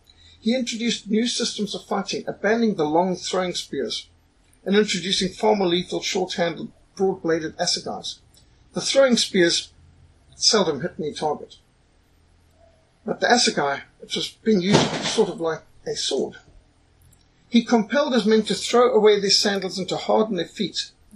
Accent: Bulawayo, Zimbabwe; I was brought up in Bulawayo in Rhodesia

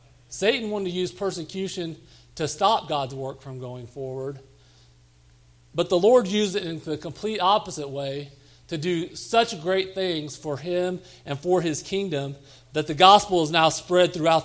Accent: Missouri, United States; I've been on the East and West Coast, and I say, I'm from Missouri, and people just seriously look at you like, is that in the United States?

